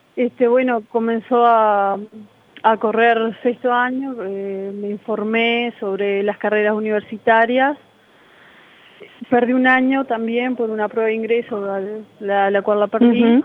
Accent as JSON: {"language": "Spanish", "region": "Tacuarembó", "country": "Uruguay", "said": "soy de Tacuarembó y tenemos una forma particular de hablar"}